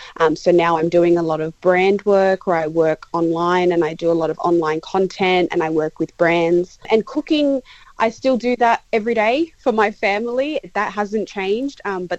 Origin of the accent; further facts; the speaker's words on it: Cyprus; I'm actually from Cyprus. So Cypriot food is very similar to Mediterranean Greek-style food.